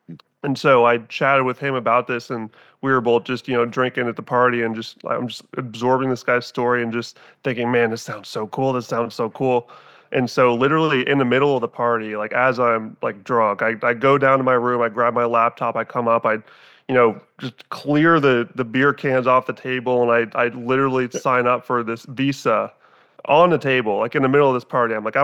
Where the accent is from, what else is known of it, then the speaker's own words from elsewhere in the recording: Whidbey Island, Washington, United States; also born or lived in Portland, Oregon; but I was born and raised in the Northwest, mm-hmm. Born in Portland, Oregon, then raised in on Whidbey Island, which is just about an hour and a half north of Seattle.